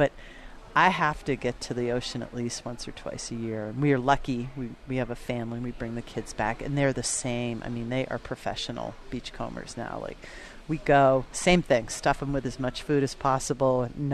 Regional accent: United States; the biggest influence for me is growing up on Long Island Sound.

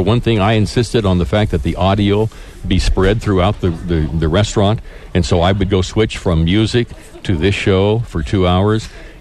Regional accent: Albuquerque, New Mexico, United States; Started actually in Albuquerque. I grew up in Albuquerque.

